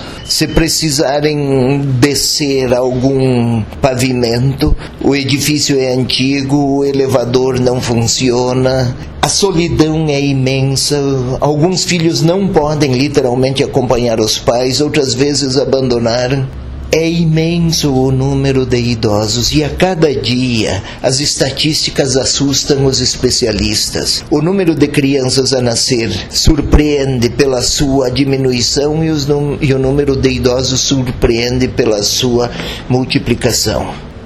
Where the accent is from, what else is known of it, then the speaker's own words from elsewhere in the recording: Cascavel, Paraná, Brazil; eu sou de Cascavel, mas ir a Cascavel hoje e vir ao sudoeste hoje, sinto que a minha casa é muito mais aqui do que lá.